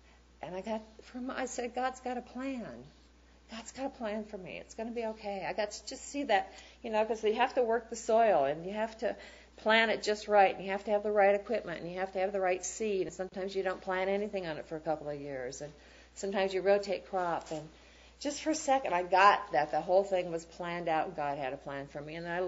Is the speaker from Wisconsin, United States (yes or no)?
yes; Wisconsin, United States; accent: Midwest; And I was so from Wisconsin, if I was out in the world, because I had that Midwest accent, and they had cheese and, you know, dairy cows.